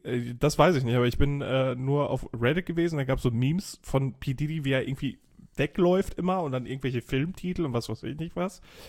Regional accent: Wulfen, North Rhine-Westphalia, Germany; Also in Alt-Wulfen, da wo ich aufgewachsen bin.

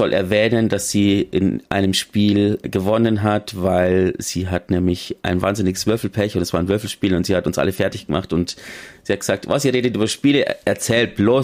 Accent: Bavaria, Germany; eigentlich bin ich nicht der Mensch, der im Dialekt redet, aber ich komme aus Bayern.

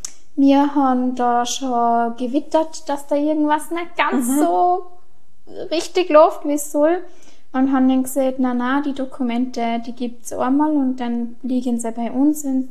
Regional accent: Vorarlberg, Austria; Also, wenn bei uns in Österreich bzw. in Vorarlberg, ich weiß nicht, ob es überall so ist

